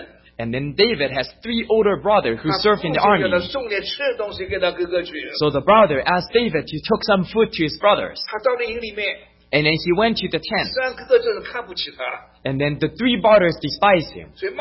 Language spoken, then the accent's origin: English; Zhejiang, China; English is a second language; But I don't even know how to speak Shanghainese. But I am originally from Zhejiang.